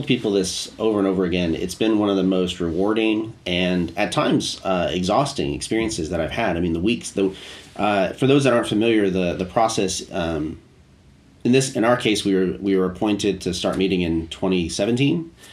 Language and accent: English; United States; because I'm American, sort of, it has sort of an American flavor to it.